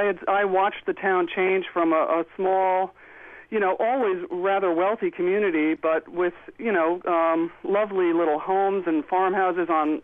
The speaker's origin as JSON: {"language": "English", "town": "Greenwich", "region": "Connecticut", "country": "United States", "tie": "born or raised there", "moved": "as an adult", "lives_now": "Saranac Lake, United States", "said": "I grew up in Greenwich, and my ancestors were from Greenwich for many generations, and we left Greenwich 3 years ago to find a simpler life in Saranac Lake, New York."}